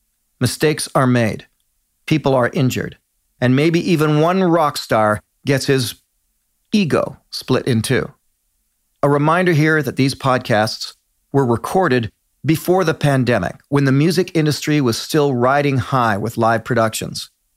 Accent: Canada; in my world as a Canadian, those are big bands.

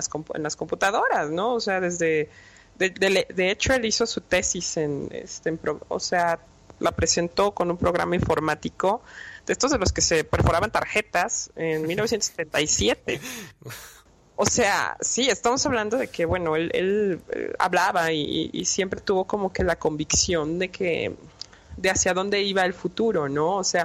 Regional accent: Morelia, Michoacán, Mexico; also born or lived in Madrid; now in Mexico City, Mexico; 1986 nos fuimos para Morelia. Y la verdad es que yo por eso siempre digo que soy michoacana, o sea, porque aunque nací en el DF, honestamente no es hasta ahora que llevo desde que regresé de Madrid, desde 2013 viviendo en DF, que realmente conozco la ciudad.

